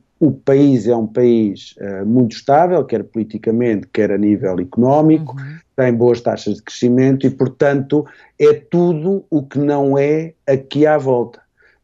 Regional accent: Portugal; latino sou eu também, não é que eu venho de Portugal.

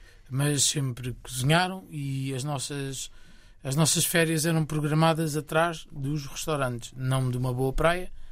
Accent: Santarém, Portugal; born there; Eu nasci no Hospital de Santarém. Agora, a minha bisavó Margarida era das Caneiras, neste lugar de onde o Luís é.

